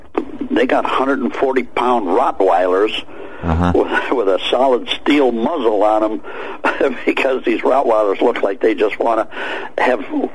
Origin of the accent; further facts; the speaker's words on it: Ireland; I'm Irish. I never stop talking.